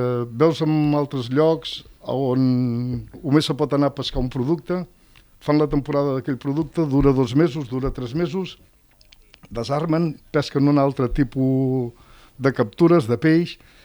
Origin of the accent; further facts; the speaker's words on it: Tarragona, Catalonia, Spain; Jo sóc nascut al Serrallo, continuo vivint al Serrallo. El Serrallo, doncs, és un poblet dins de la ciutat.